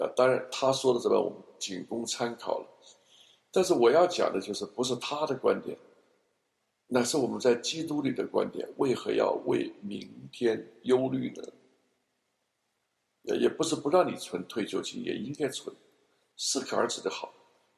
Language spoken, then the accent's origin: Chinese; China; 我说我从小到大，我在中国大陆成长